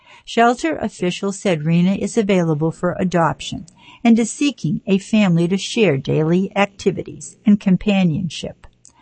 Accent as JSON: {"language": "English", "town": "Brockton", "region": "Massachusetts", "country": "United States", "said": "I'm from Brockton, however, a lot of my students and following are from this area"}